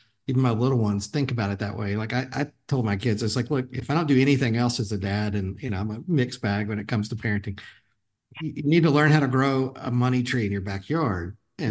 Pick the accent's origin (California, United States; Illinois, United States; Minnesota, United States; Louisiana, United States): Louisiana, United States; New Orleans; I grew up in New Orleans. Like, I'm a coffee guy.